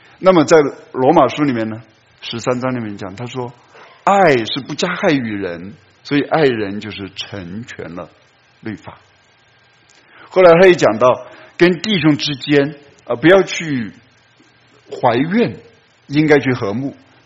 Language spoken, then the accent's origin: Chinese; China; 那我们中国人说滴水之恩当涌泉相报哈